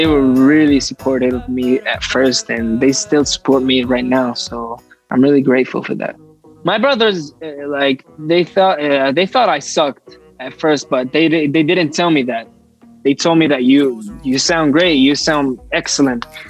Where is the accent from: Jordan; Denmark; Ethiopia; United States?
Jordan; Amman, Amman Governorate; I'm 17 years old. I grew up in Amman, Jordan. We grew up in the modern part of Amman.